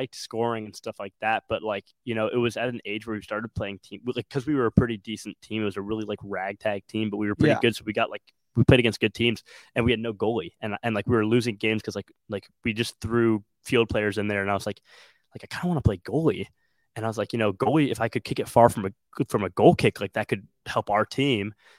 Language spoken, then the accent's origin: English; Wilmette, Illinois, United States; I'm from the Chicagoland area. I'm from the small town called Wilmette.